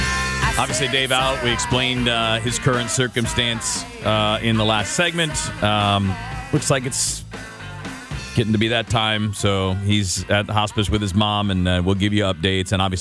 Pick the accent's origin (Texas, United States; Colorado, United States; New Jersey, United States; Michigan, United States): Michigan, United States; Detroit; Growing up in the Detroit area.